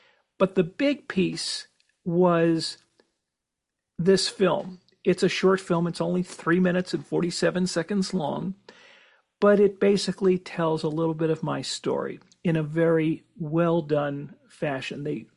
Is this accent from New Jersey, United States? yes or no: yes; Cranford, New Jersey, United States; New Jersey, where I live, down in Asbury Park. It was shown at a film festival in my hometown of Cranford.